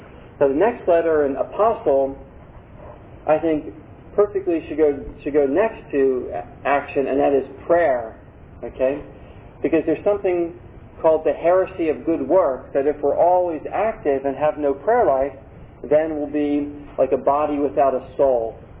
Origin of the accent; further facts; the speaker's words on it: Philadelphia, Pennsylvania, United States; when I was born and raised up in Philadelphia